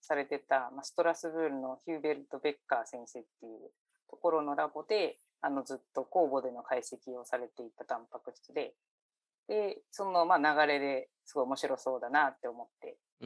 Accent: Utsunomiya, Tochigi, Japan; 宇都宮出身なんです、

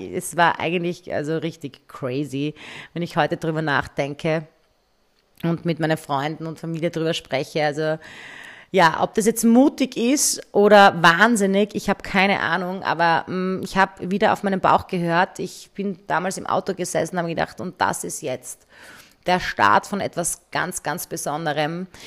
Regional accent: Graz, Styria, Austria; also born or lived in Munich; Ich war dann ein Jahr in München und bin dann nach Graz zurück für einen Abend, um fortzugehen und habe mich dann in der Steiermark, in meiner Heimatstadt, verliebt. Und Hals über Kopf habe ich meine Zelte abgebaut in München und bin dann wieder in die Steiermark zurück.

